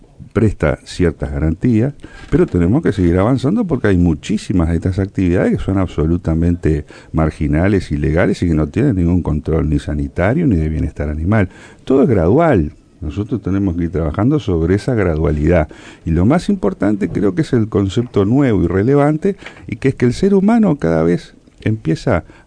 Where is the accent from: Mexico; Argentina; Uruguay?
Uruguay; nuestra vida como uruguayos, como seres humanos